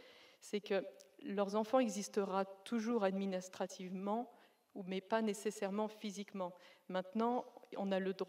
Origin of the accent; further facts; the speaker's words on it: Auvergne-Rhône-Alpes, France; je suis de Savoie.